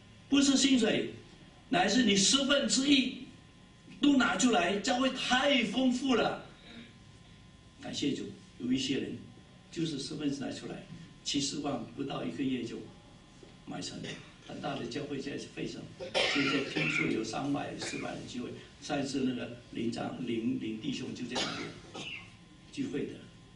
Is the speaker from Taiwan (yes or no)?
yes; Taiwan; moved away; 我们从台湾来这边带着多少？带着两个皮包，对吗？上飞机。